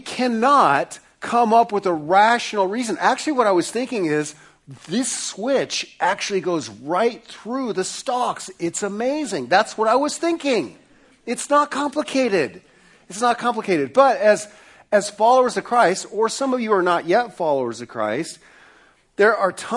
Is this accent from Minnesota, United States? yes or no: no; Newton, Iowa, United States; I grew up in Newton, Iowa.